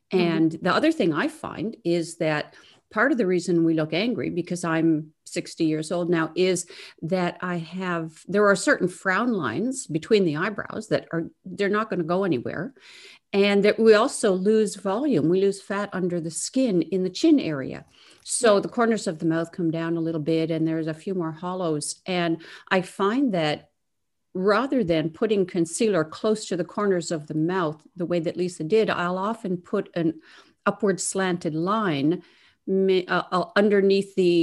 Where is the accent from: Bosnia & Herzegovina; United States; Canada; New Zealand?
Canada; Quebec; I grew up in Quebec and it was just normal, you know